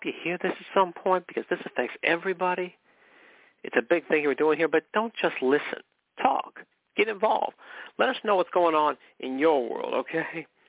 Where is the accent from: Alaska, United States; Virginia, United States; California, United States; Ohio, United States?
California, United States; McKinleyville; I was born and raised in McKinleyville, California. McKinleyville, where horses have the right of way. That's our official motto. Now, that was my home.